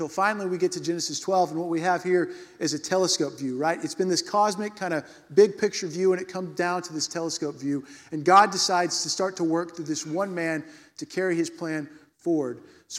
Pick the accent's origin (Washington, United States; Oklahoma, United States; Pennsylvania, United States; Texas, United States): Texas, United States; Nacogdoches; I grew up in East Texas, right? So East Texas, small little town called Nacanowhere. Called Nacogdoches, but we called it Nacanowhere, right?